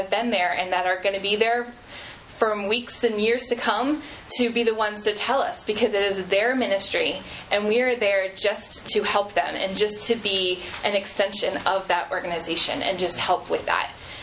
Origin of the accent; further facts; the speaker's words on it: Maryland, United States; I grew up 20 minutes outside of Baltimore my entire life